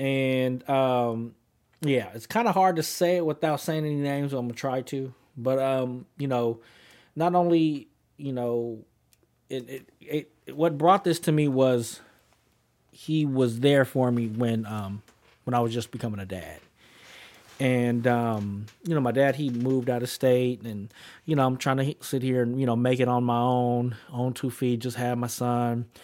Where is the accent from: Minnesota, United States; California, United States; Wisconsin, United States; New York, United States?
California, United States; Oakland; I grew up in East Oakland, and I'm not gonna name no names